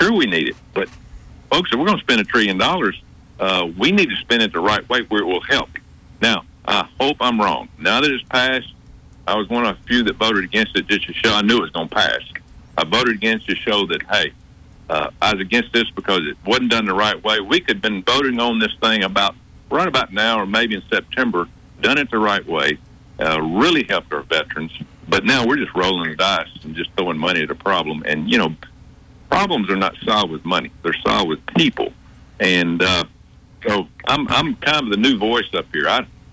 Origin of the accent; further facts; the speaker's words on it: Alabama, United States; Of course, we're from farming states. He's from Arkansas. I'm from Alabama.